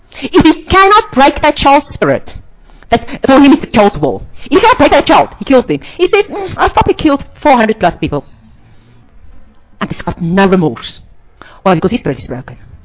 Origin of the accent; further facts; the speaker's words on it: South Africa; The world is stunned. We are South African say, oh, nothing happened.